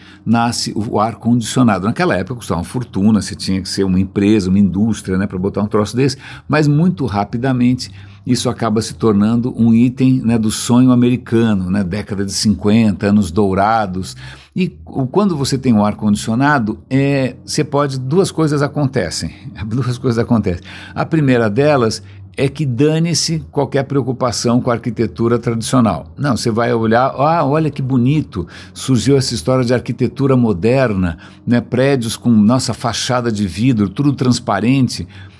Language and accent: Portuguese; São Paulo, Brazil; eu passei praticamente a vida inteira como paulistano sem ar-condicionado, né? Eu não cresci com ar-condicionado em casa.